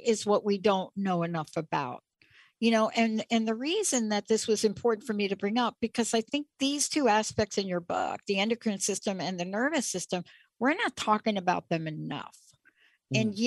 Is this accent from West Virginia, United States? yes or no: no; New York, United States